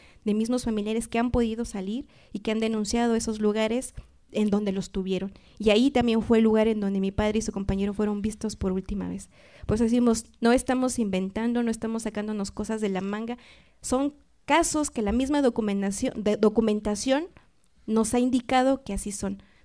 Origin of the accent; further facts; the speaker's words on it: Mexico; debería ser un acto que como pueblo mexicano deberíamos de tener por solidaridad